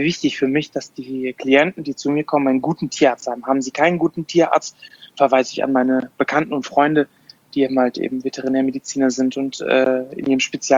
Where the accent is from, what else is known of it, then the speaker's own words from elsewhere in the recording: Afghanistan; moved away; Ich bin in Afghanistan groß geworden und habe dort mit Straßenhunden die ersten Kontakte und Berührungen gehabt